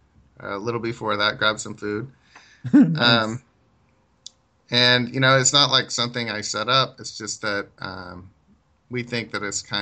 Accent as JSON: {"language": "English", "town": "Medford", "region": "Oregon", "country": "United States", "tie": "born or raised there", "said": "No, I grew up in Southern Oregon in a little town of like 110,000 called Medford, Oregon."}